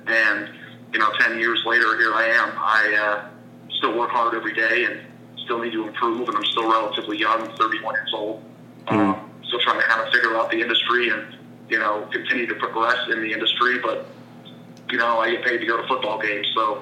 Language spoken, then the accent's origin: English; Phoenix, Arizona, United States; I grew up in Phoenix, so I'm not really used to it yet.